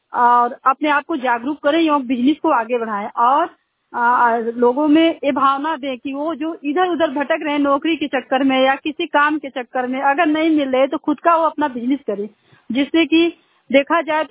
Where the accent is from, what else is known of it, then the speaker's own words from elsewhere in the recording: Kachhwa, Uttar Pradesh, India; मैं यहाँ कछवा बाजार से बोल रही हूँ और कछवा बाजार जिला मिर्जापुर, वो से भी मेरा कछवा ही है।